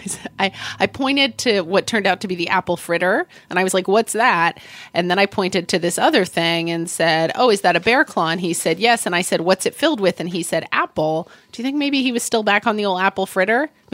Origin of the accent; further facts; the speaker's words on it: Oklahoma, United States; Winchell's was totally a thing where I grew up in Oklahoma.